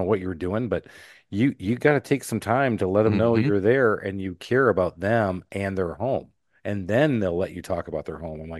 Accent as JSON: {"language": "English", "region": "Michigan", "country": "United States", "said": "I get accused of being Canadian all the time. Yeah, because I came from Michigan. Yeah. So I can yay anybody to death if I had to."}